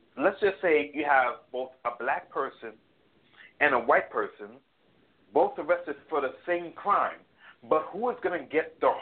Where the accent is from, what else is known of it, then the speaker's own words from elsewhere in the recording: Haiti; now in United States; Look, man, I'm Haitian, too. I'm Haitian American